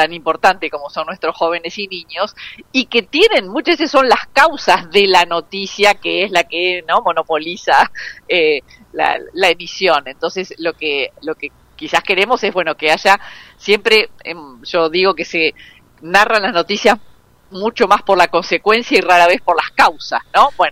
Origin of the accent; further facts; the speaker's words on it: Argentina; de los 48 millones que somos en Argentina